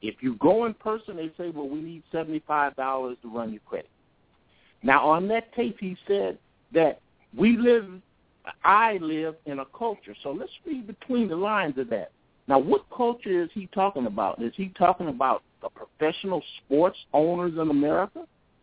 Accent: Los Angeles, California, United States; I'm calling from Los Angeles.

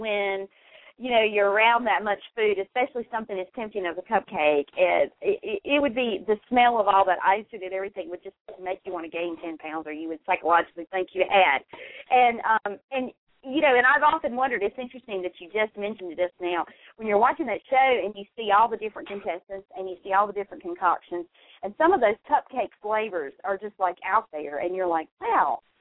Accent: the South, United States; Oh, you're just saying that because I'm a Southerner, that's all.

